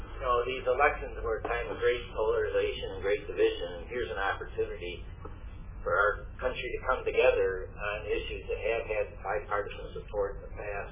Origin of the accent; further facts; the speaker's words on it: Michigan, United States; And my home state of Michigan, there are a number of new battery facilities that have gone up